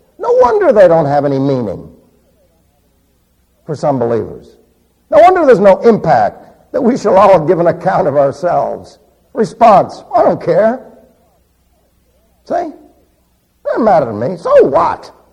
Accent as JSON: {"language": "English", "town": "New York City", "region": "New York", "country": "United States", "tie": "born or raised there", "said": "And I was raised in New York City. Yeah, you know where that lousy salsa comes from. New York City!"}